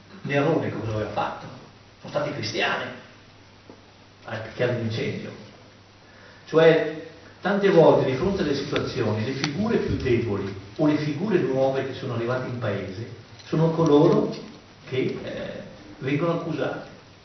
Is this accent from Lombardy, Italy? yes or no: yes; Agnadello, Lombardy, Italy; io sono originario di Agnadello, che è qui vicino